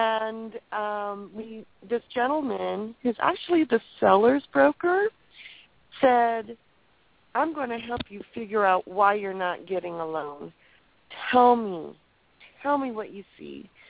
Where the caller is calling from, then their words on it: California, United States; I'd love to, guys. … I'm calling from California.